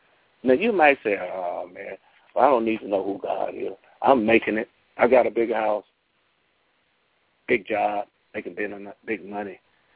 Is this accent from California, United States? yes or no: no; Durham, North Carolina, United States; I was raised in the South. Most of the people in the town that I was in, where I was born in Durham, North Carolina, Walltown, the town called, we was Christian.